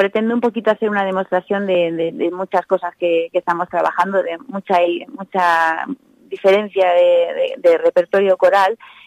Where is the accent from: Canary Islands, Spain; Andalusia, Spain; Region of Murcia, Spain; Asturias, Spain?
Asturias, Spain; Oviedo; Somos de Oviedo, venimos desde Oviedo directamente. Vamos vestidas de asturianas